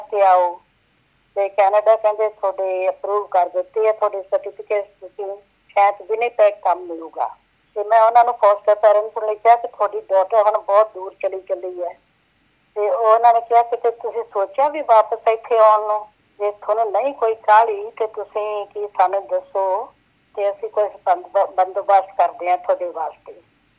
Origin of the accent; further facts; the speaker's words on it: Mudki, Punjab, India; born there; ਪੰਜਾਬ ਦੇ ਵਿੱਚ ਮੇਰਾ ਜਨਮ ਹੋਇਆ ਸੀ ਜੀ।